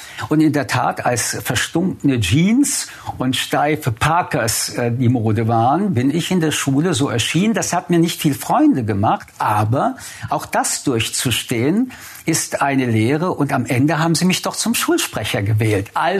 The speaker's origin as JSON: {"language": "German", "town": "Paris", "region": "Île-de-France", "country": "France", "said": "Sehen Sie, ich komme aus Paris"}